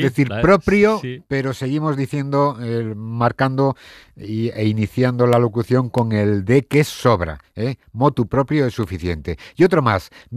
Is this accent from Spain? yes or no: yes; Palencia, Castile and León, Spain; mi ciudad, mi provincia, Palencia, y se solidarizó con esa carga que llevamos todos los palentinos desde que nacemos, tener que decir que somos de Palencia con P.